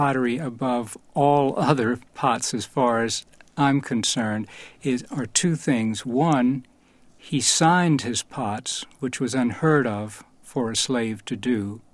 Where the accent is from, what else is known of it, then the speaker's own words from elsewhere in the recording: South Carolina, United States; I was quite fascinated by him, especially because he was from South Carolina, and I had been born and raised in South Carolina.